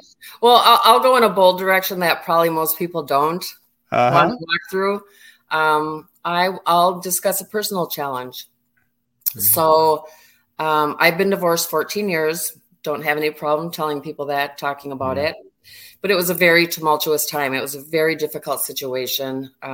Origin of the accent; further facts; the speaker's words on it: Minnesota, United States; now in Florida, United States; I grew up in Minnesota. Mm. I'm talking decades in cold and snow.